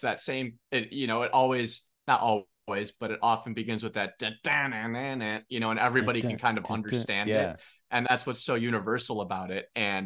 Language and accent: English; Chicago, Illinois, United States; And as a Chicagoan, I appreciate that part.